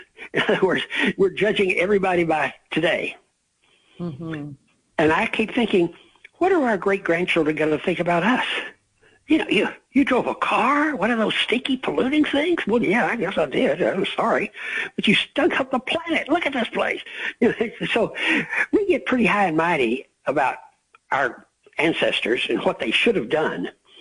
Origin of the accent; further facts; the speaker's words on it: Dallas, Texas, United States; But, you know, I grew up in Texas, which was, you could argue, was it South or West or what?